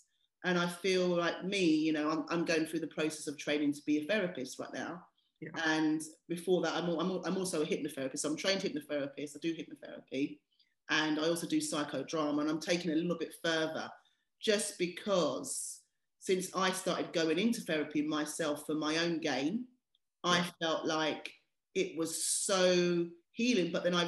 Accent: United Kingdom; I just find that hilarious because sometimes as a British speaker, when we're phonetically looking at something, you'll see it in a very British way.

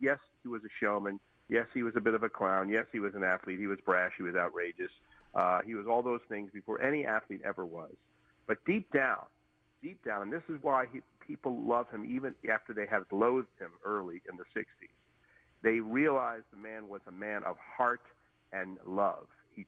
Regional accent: Miami Beach, Florida, United States; Let me also step back for a second and tell you that I grew up in Miami Beach, Florida, the week of February of 1964.

